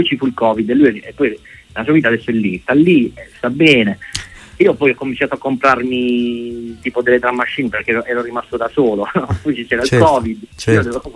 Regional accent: Mola di Bari, Apulia, Italy; io sono di Mola di Bari, e Nicolò è di Capurso, che sono due paesi a 15-20 km più o meno da Bari

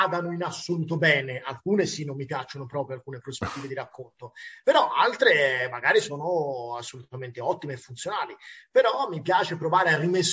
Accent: Tuscany, Italy; sono un toscano verace

